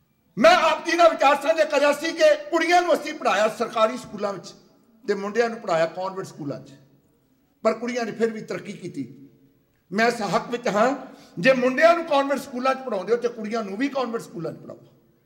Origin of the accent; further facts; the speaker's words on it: Punjab, India; ਮੈਨੂੰ ਤੇ ਪੰਜਾਬ ਦਾ ਬਹੁਤਾ ਤਜਰਬਾ ਹੈ ਮੈਂ ਪੰਜਾਬ ਦੇ ਰਹਿਣ ਵਾਲਾ